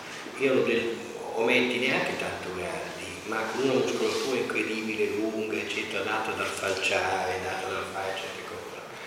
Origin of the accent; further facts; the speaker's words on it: Como, Lombardy, Italy; io sono nato a Como, come città, e proprio ho sempre avuto la casa e le vacanze sul lago, e sono cresciuto sul lago, quindi da 28 anni io vivo sul lago di Como